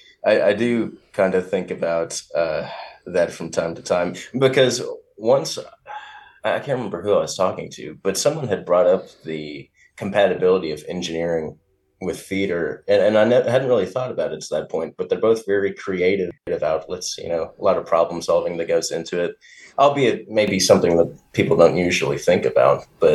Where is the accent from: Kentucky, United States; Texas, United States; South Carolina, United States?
Kentucky, United States; Berea; I'm from Berea, Kentucky, originally, which is a very nice small town in Kentucky, sort of close to Lexington